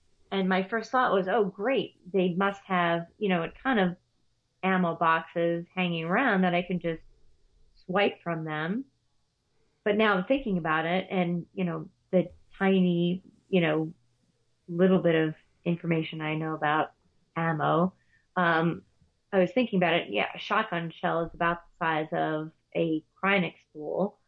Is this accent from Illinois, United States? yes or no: no; New York, United States; So I'm from New York, which is a very blue state.